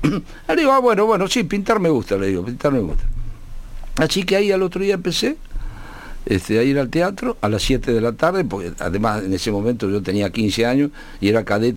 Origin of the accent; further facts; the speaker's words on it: Buenos Aires, Argentina; yo soy del barrio de Retiro.